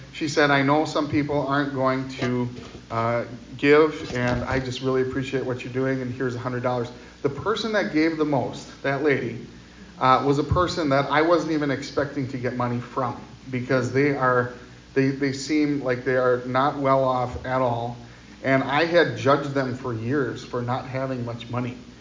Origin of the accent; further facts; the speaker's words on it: Waupun, Wisconsin, United States; So this is actually from my hometown of Waupun, Wisconsin, and they have this farm.